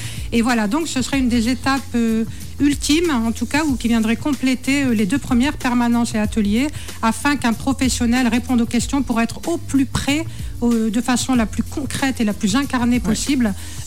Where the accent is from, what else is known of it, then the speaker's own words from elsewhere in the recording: Angoulême, Nouvelle-Aquitaine, France; also born or lived in Châteauroux; Moi, je suis née à Châteauroux, mais je suis venue quand j'avais quelques mois. Et en fait, je suis red dingue d'Angoulême.